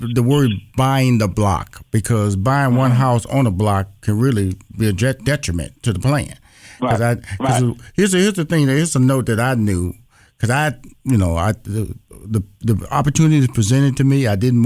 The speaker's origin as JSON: {"language": "English", "town": "Houston", "region": "Texas", "country": "United States", "said": "I know I'm from Fifth Ward, and some HBCU graduates went into Fifth Ward, Texas, Houston, Texas."}